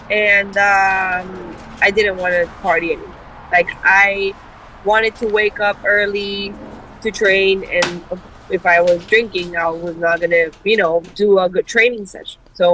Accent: Colombia; I don't know if it's because I grew up in Colombia, and like, you have to be aware of everything.

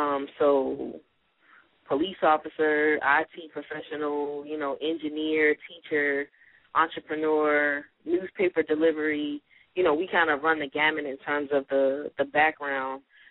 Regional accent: Baltimore, Maryland, United States; I'm from Baltimore, born and raised.

